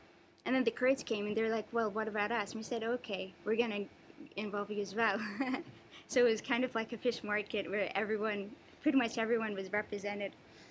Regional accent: Bahrain; I come from Bahrain. It's a very long trip to here

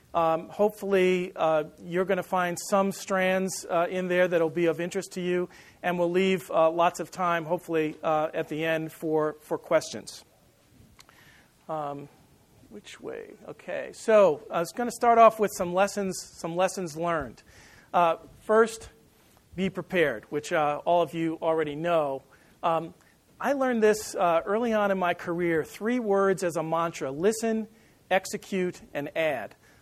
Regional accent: Westbury, New York, United States; I was born in New York City in 1954 to a German-American woman, an African-American father, and was put up for adoption in 1954 and was adopted a month after that as a month-old child and raised in a place called Westbury, New York.

